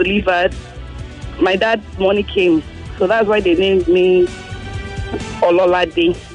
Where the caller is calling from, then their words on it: Ikorodu, Lagos, Nigeria; I'm calling from Ikorodu.